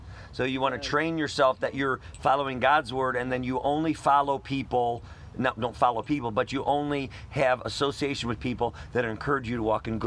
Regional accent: Wisconsin, United States; now in Missouri, United States; We're from Wisconsin originally. We sold everything we own to go do this. We have a small homestead smack dab in the middle of Missouri.

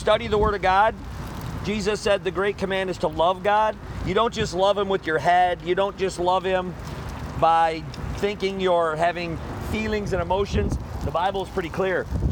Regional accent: Wisconsin, United States; also born or lived in Chicago area, Illinois; Originally from Wisconsin, yeah.

